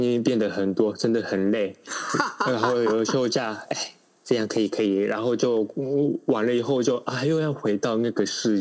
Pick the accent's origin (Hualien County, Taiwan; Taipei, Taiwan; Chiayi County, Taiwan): Taipei, Taiwan; born there; 我不是地方，我不是乡下人哦，我是出生在台北哦。